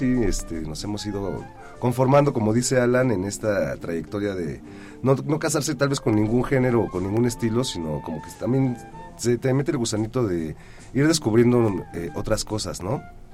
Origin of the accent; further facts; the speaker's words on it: Mexico City, Mexico; yo sí, pues también nacido y criado en la Portales.